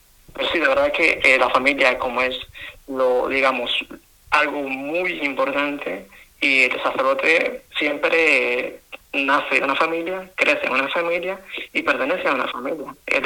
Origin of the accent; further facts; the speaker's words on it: Chontales, Nicaragua; soy propiamente de Nicaragua y casi fronteras con Costa Rica, de unas en la diócesis de Juigalpa, que es a la cual estoy encarnado, Juigalpa, que es región Chontales y Río San Juan.